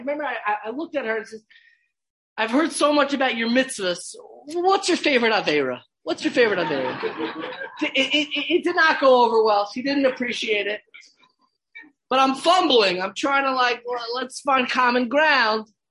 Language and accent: English; Five Towns, New York, United States; I grew up in the Five Towns, so I grew up across the street from Shari Tfila, which was like the center of gravity where everything was taking place.